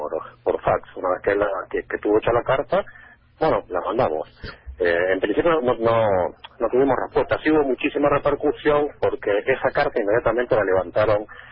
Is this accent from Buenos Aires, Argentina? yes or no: yes; Buenos Aires, Argentina; now in Paraná, Argentina; yo soy porteño, pero vivo en Paraná